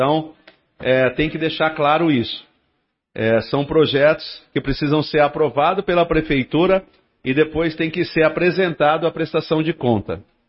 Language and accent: Portuguese; Brazil; born there; Eu prestigiei, né, o meu bairro lá, onde eu nasci, e sei também da carência desse bairro, que é o Jardim São Lucas.